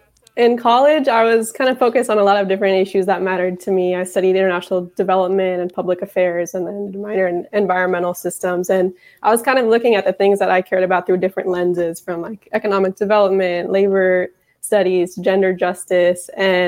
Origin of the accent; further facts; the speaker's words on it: San Fernando Valley, California, United States; I was born in Santa Monica, grew up in the San Fernando Valley.